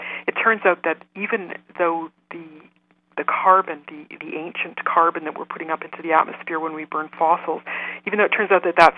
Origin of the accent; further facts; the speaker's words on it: Saskatchewan, Canada; Well, I grew up in Saskatchewan, so I started off with some of the same questions.